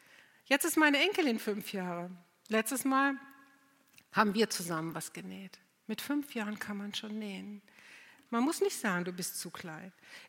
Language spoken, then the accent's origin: German; Krefeld, North Rhine-Westphalia, Germany; also ich komme aus Krefeld, das liegt links vom Rhein, Düsseldorf rechts vom Rhein